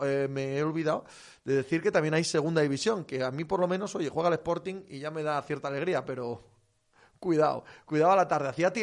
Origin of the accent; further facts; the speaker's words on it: Portugal; y a mí me ha dolido porque soy portugués, gol que no lo dan